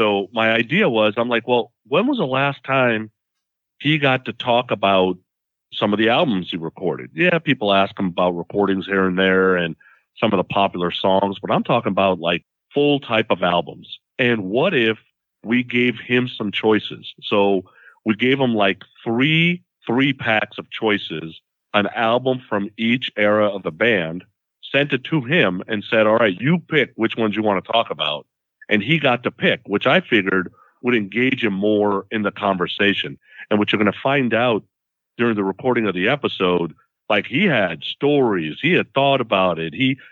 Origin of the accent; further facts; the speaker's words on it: California, United States; Growing up in Northern California … is a major part of my growing up rock story.